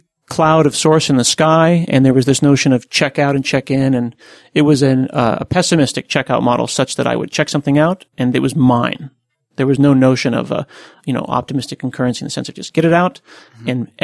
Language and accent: English; Portland, Oregon, United States; I'm sitting here in Portland, Oregon, my hometown, at Planet Argon, a Ruby on Rails shop downtown Portland.